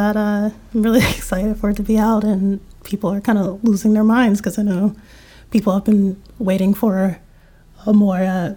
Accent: Las Vegas, Nevada, United States; now in Philadelphia, United States; who, you know, I'm originally from Vegas.

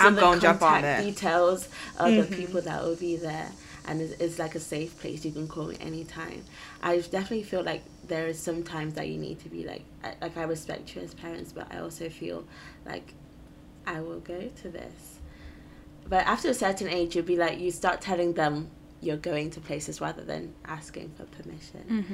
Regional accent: Nigeria; born there; I was born in Nigeria. My parents were like fully born in Nigeria.

